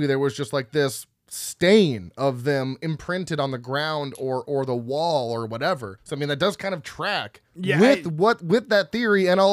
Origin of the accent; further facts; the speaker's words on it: United States; I'm an American. I don't have Japanese heritage.